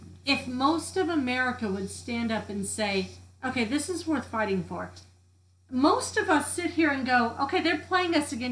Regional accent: United States; which is what we should be doing as an American public to start

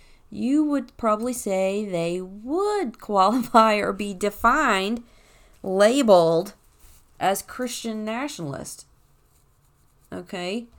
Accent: Scotland, United Kingdom; I am from Scotland. I love my Scottish history. Okay? I have Irish background. I love that. I have my great-great-grandmother was Cherokee Indian.

